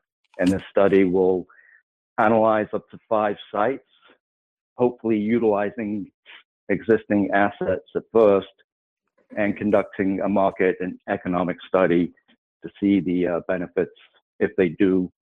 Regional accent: Manchester, North West England, United Kingdom; born there; I was born in Manchester City

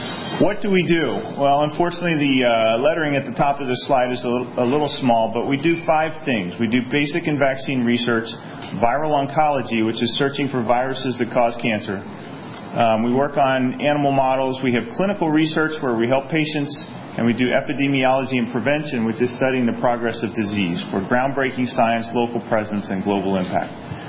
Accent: Annapolis, Maryland, United States; I was born and raised in Annapolis, product of Maryland public education.

